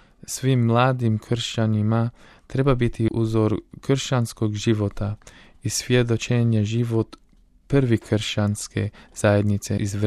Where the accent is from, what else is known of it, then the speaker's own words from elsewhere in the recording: Melbourne, Victoria, Australia; Rođen sam u Australiju, u Melbourneu, a moji su roditelji rođeni u Hrvatskoj.